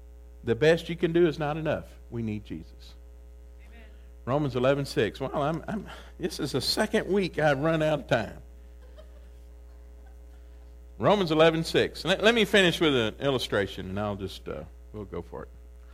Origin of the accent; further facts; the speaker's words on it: Texas, United States; when I was raised up in Deep East Texas